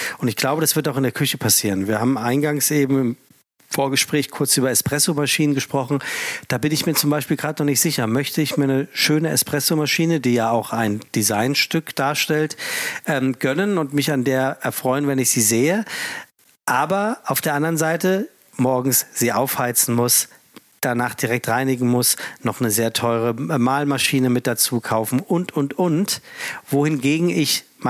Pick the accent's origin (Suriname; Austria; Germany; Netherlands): Germany; Frankfurt, Hesse; Ich bin gebürtiger Frankfurter und zwar wirklich Frankfurt, also nicht Gießen, Fulda, Kassel oder so ein Quatsch. Frankfurt und zwar Hiptebach, auch nicht in Sachsenhausen, was Triptebach wäre, sondern ich bin waschechte Frankfurter.